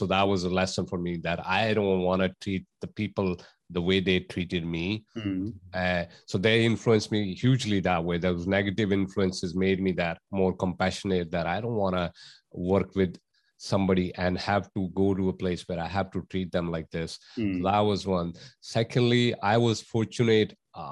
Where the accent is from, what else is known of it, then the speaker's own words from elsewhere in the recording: India; growing up in India, we have cultural values, we have spiritual values, but what we are not taught is about mindset, the power of mind.